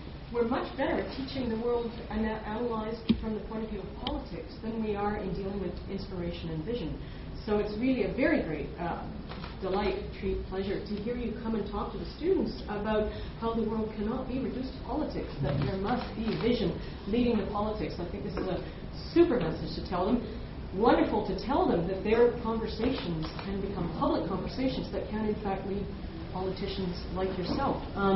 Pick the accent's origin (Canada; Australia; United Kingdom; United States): Canada; Victoria, British Columbia; I grew up in Victoria, where you wouldn't hear words French spoken on the street from one year to the next